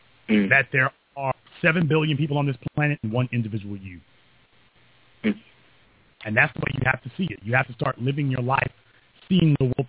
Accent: the South, United States; accent: southern; know how much effort and concentration that it takes me to monitor myself and make sure I don't slip into my southern accent?

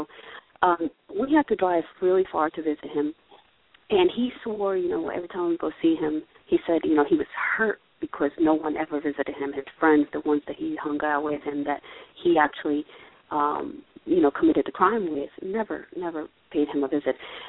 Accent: Paterson, New Jersey, United States; when I was about 18, I was growing up in Paterson, New Jersey

